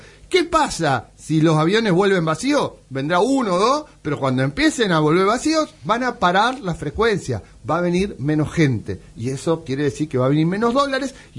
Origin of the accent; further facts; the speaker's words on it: Argentina; somos grandes los argentinos